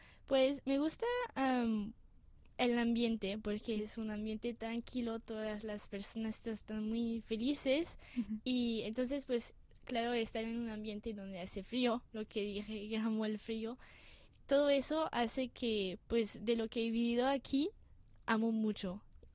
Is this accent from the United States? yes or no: no; France; also born or lived in Singapore; je suis française et je suis née à Singapour, donc qui est située en Asie.